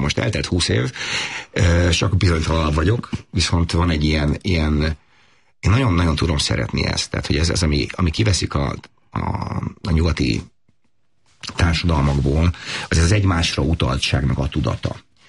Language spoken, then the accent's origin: Hungarian; Sopron, Győr-Moson-Sopron, Hungary; born or raised there